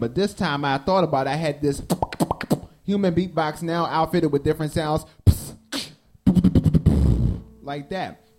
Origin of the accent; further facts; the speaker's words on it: Washington, District of Columbia, United States; So my mom, we grew up in Southeast Washington D.C., born and raised, native